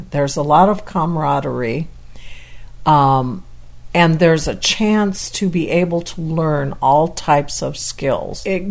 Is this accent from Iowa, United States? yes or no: yes; Orange City, Iowa, United States; from Orange City, Iowa, and I belong to the Sioux Prairie Quilters Guild.